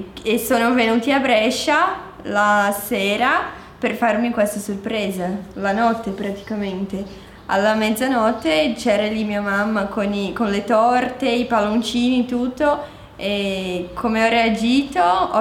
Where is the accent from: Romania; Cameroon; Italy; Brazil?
Brazil; Italian is a second language; essendo anche brasiliana, come ha già detto, che siamo molto caldi